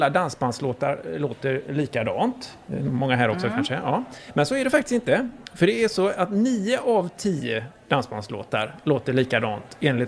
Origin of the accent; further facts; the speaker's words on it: Gråbo, Västra Götaland County, Sweden; Hemma i Gråbo där så har vi något som heter grobbling.